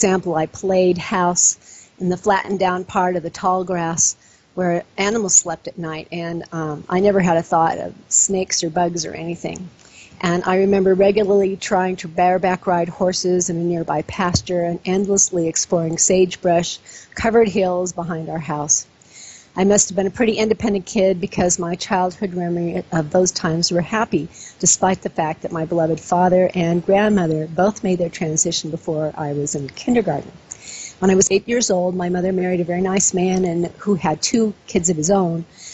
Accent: Casper, Wyoming, United States; I was born in Casper, Wyoming, and I live with my mother and my three older brothers in a small cluster of modest homes 13 miles west of Casper, Wyoming, on Alcova Road.

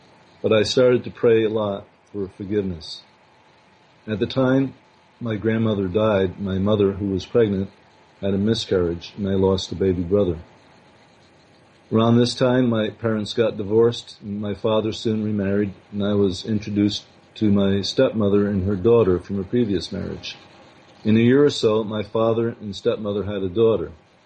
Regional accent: Plainfield, Connecticut, United States; born there; born on April 27th, 1948, the second child of … in Plainfield, Connecticut.

